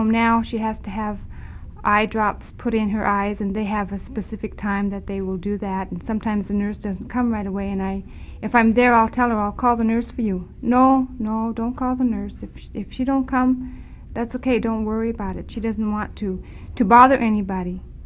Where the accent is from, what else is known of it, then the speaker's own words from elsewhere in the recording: Delta, Alaska, United States; I was raised in Delta. There were no other Natives in the community.